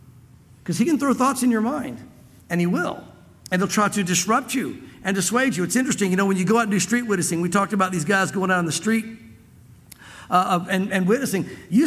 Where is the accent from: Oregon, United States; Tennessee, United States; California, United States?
Tennessee, United States; now in Santa Fe, United States; we're both here from Tennessee. I feel like I have to qualify that anymore because are you really from here? You talk so fast, you can't be. But I really am. I guess I didn't slow down enough for the accent to set in really strong.